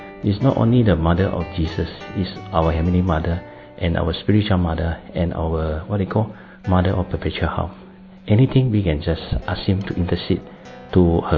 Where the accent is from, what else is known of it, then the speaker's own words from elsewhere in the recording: Kota Kinabalu, Sabah, Malaysia; I'm from Kota Kinabalu, Sabah, Malaysia.